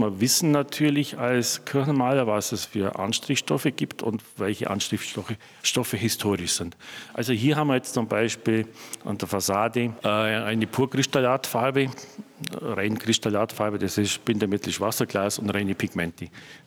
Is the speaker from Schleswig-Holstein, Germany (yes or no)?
no; Rudratshofen, Bavaria, Germany; ich komme aus Rudratshofen bei Marktoberdorf. Die Füssener kennen das natürlich.